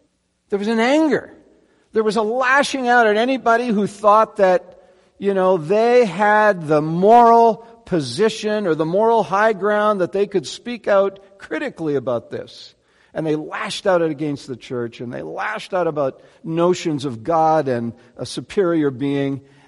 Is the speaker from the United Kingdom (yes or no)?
no; Manitoba, Canada; I just moved from Texas, but if people asked me where I was from, I made sure I said, I'm from Manitoba. That's still Western Canada, right? That's where I'm from.